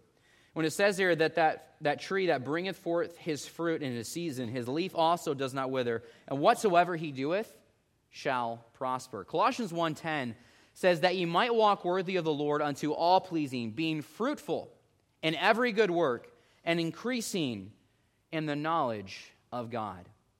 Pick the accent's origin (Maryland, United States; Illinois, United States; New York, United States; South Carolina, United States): Illinois, United States; Now, I think where I grew up in Illinois, we had a lot of trees.